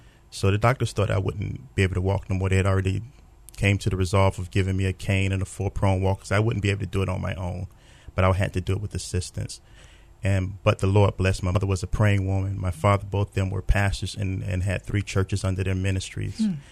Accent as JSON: {"language": "English", "town": "Miami", "region": "Florida", "country": "United States", "tie": "born or raised there", "said": "I grew up out of Florida, from Miami. That's home for me."}